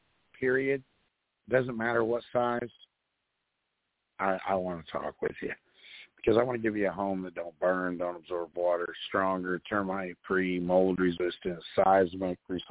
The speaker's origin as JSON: {"language": "English", "region": "California", "country": "United States", "tie": "born there", "also_born_or_lived": "North Carolina", "lives_now": "Illinois, United States", "said": "I was born in California. I call North Carolina home, and I'm in Illinois."}